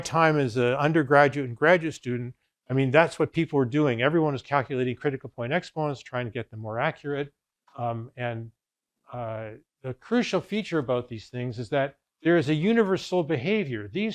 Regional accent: Canada; Because now I get a chance to show that I'm Canadian by putting the U there.

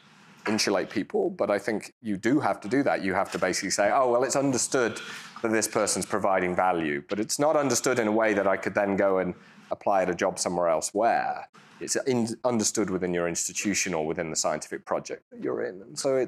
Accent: United Kingdom; I'm British, I don't, I think.

